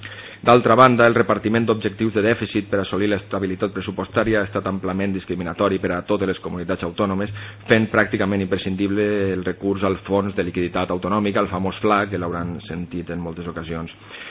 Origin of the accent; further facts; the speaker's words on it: Valencian Community, Spain; Nosaltres rebem com a valencians 212 euros menys per habitant que la mitjana estatal.